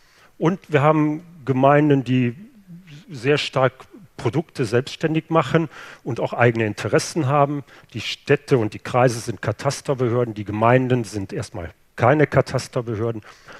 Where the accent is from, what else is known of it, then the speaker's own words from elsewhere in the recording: North Rhine-Westphalia, Germany; Ich habe gesagt, ich komme aus dem Ruhrgebiet.